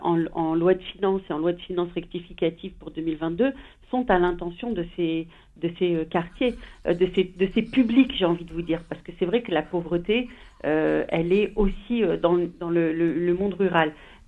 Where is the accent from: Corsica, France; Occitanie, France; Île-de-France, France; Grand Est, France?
Île-de-France, France; Trappes; moi, j'en viens, je viens de Trappes, je suis une trappiste